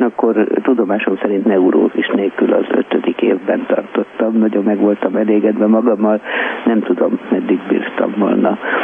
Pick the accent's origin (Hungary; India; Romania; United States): Hungary; Budapest; A Józsefvárosban születtem, és ott nőttem föl, nagyon szerettem.